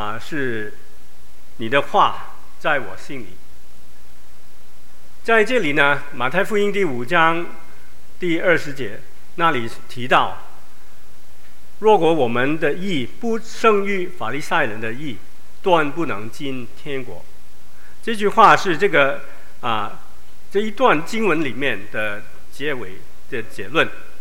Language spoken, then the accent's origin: Chinese; China; 我们中国人非常有趣的这个教育的层次